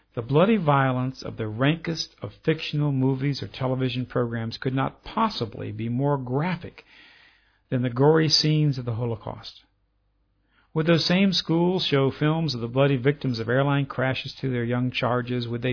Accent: New Orleans, Louisiana, United States; even daily newspapers reprinted them, including my hometown newspaper, the Times-Picayune.

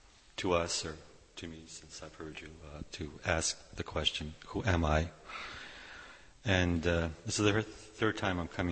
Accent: Turkey; first language Russian; English is a second language; now in United States; I'm a Turk. I was born and raised in Turkey. I speak Russian, so my first language was Russian.

